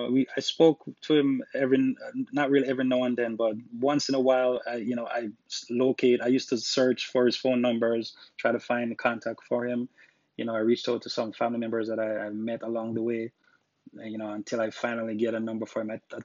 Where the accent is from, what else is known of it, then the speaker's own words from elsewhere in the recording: Jamaica; born there; I was born in Jamaica, island of Jamaica